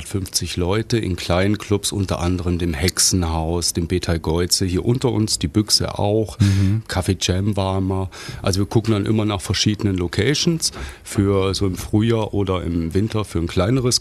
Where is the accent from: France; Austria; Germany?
Germany; Thuringia; als Thüringer